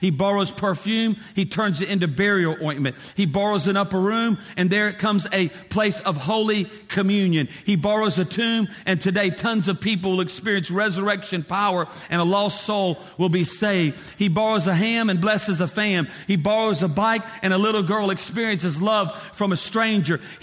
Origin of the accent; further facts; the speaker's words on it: Minnesota, United States; Never heard of that. We're from Minnesota.